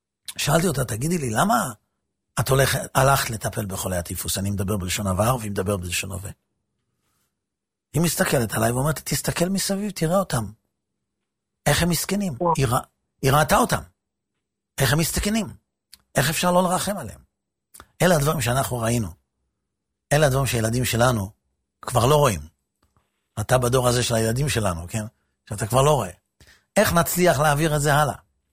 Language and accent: Hebrew; Netanya, Central District, Israel; כשאני גדלתי בנתניה, הייתה לי הרגשה שכולם ניצלו בשואה, בתור ילד.